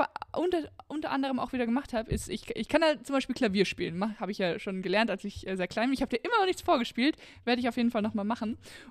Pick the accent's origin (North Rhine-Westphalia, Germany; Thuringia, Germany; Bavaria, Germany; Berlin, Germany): Bavaria, Germany; Ich komme aus Bayern.